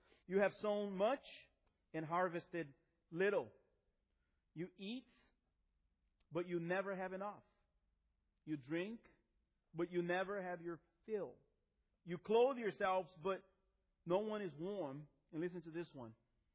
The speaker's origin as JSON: {"language": "English", "country": "Brazil", "tie": "born or raised there", "said": "Now, I grew up in Brazil in the 80s. 80s and early 90s."}